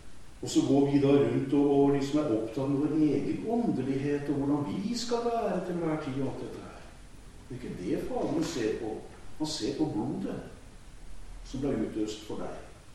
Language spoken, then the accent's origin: Norwegian; Kragerø, Telemark, Norway; Jeg hadde en del i Sandal i Kragen der jeg kommer fra